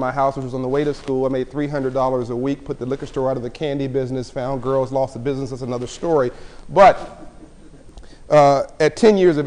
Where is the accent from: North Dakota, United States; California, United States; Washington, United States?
California, United States; Compton; I'm from South Central LA. I'm from Compton, California.